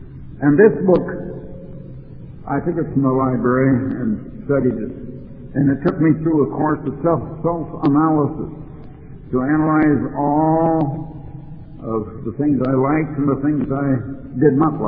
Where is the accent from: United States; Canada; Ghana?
United States; Des Moines, Iowa; born there; moved away; I was born in Iowa, in Des Moines, Iowa. And we've moved out here to the West Coast. I came out here in 1924.